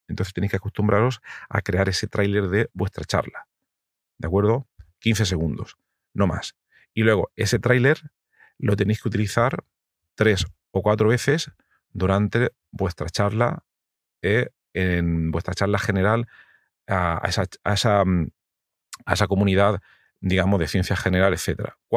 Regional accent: Region of Murcia, Spain; Que aguantéis el calor, los que no sois de Murcia, los que somos de Murcia no da igual.

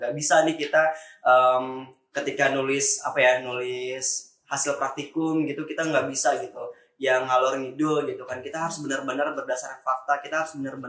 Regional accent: Tangerang, Banten, Indonesia; Saya mahasiswa teknik kimia angkatan 2019. Dan saya berasal dari Tangerang.

